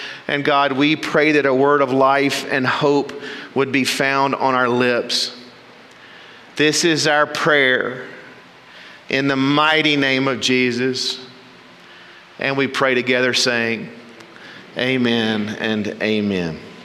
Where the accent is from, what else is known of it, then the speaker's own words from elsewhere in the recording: Waco, Texas, United States; from Waco, Texas, and this place and this people, you're so precious to us.